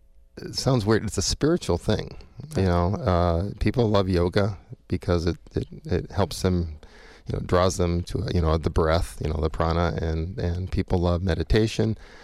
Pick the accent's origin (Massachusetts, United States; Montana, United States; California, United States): California, United States; now in Madison, United States; So I grew up in California near the beach.